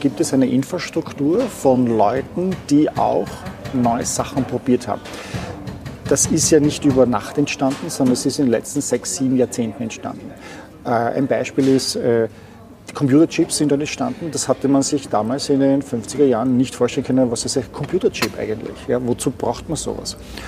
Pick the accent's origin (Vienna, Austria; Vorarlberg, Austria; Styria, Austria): Vienna, Austria; moved away as an adult; now in Palo Alto, United States; Ich wohne schon seit 17 Jahren, fast 18 Jahren jetzt im Silicon Valley. Ich komme aus Wien ursprünglich, war 3 Jahre lang in Deutschland bei Heidelberg, in Heidelberg bei SAP und dann bin ich 2001, 2 Wochen nach dem September 11, in Silicon Valley gezogen, nach Palo Alto.